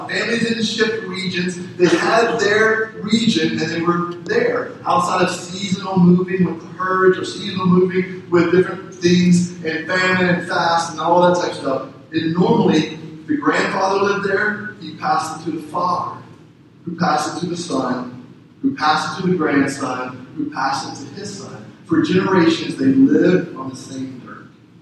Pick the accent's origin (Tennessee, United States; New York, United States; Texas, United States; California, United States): Texas, United States; Nero; my mom grew up in Canyon, Texas, and I was raised in Nero, Texas.